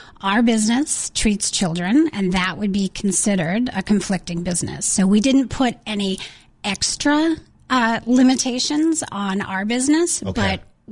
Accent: North Dakota, United States; Both the VP and I are born and raised in North Dakota. We've lived here our whole life. Moved away a little bit for graduate school and then moved back.

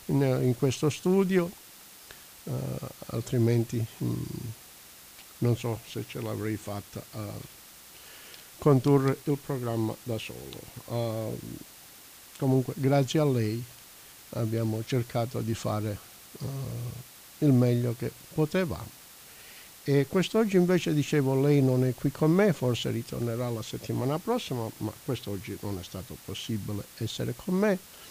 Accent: Marano Marchesato, Calabria, Italy; in questo momento che ho iniziato il programma in Italia, proprio al mio paesino, Marano Marchesato, ci ha lasciato un altro mio carissimo cugino

